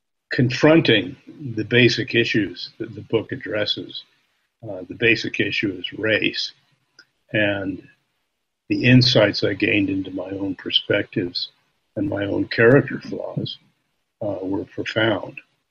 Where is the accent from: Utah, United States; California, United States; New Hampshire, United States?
Utah, United States; the different elements of Native culture in my home state of Utah.